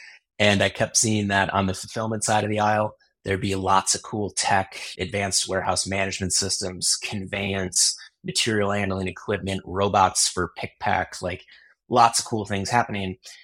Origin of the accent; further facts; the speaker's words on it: Cleveland, Ohio, United States; I grew up in Cleveland, Ohio, and I went to Northwestern University undergrad.